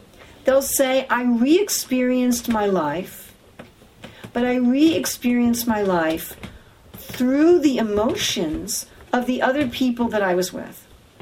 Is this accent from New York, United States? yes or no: yes; New York, United States; I'm from New York, so I think New York is the center.